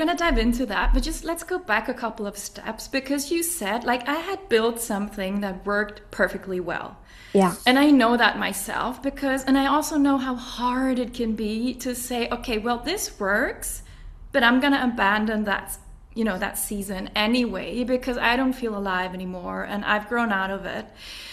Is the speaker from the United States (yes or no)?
no; Sweden; English is a second language; I studied in English and I grew up in Sweden, which is it's a whole different ball game with English there because movies don't get dubbed and stuff like that. So I grew up with the language